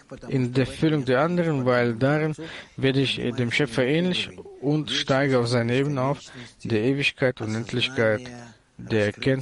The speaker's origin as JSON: {"language": "German", "town": "Belgrade", "country": "Serbia", "tie": "born there", "second_language": "German", "said": "ich bin in Belgrad geboren worden, dort kann man eine Gruppe schaffen, ja?"}